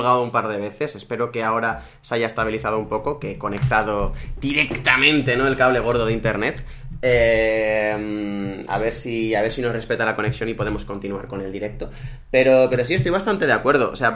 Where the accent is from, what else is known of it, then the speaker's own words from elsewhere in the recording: Dominican Republic; Como saben, soy de República Dominicana